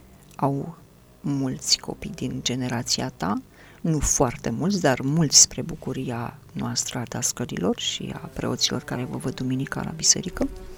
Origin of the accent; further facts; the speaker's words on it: Romania; la forța care ne vine ca români de aici, din unirea politică